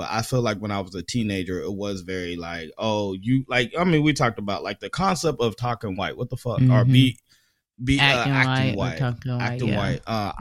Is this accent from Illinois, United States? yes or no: no; Fresno, California, United States; I grew up in Fresno. Everybody got teased.